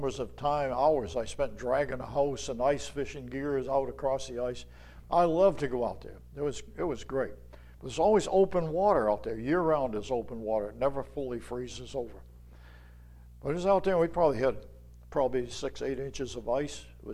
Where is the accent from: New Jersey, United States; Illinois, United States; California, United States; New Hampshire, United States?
New Hampshire, United States; Greenland; I was raised down in the Portsmouth area in Greenland.